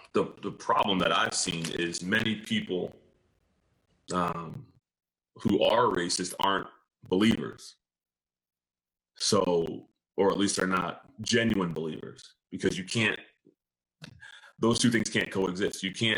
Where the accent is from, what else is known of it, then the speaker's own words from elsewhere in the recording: Bloomfield, United States; growing up in Bloomfield, I mean, we had every kind of person was represented.